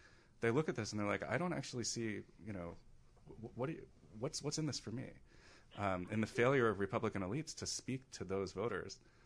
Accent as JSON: {"language": "English", "town": "Chicago", "region": "Illinois", "country": "United States", "said": "I mean, as a Chicagoan, last night was like incredibly inspirational"}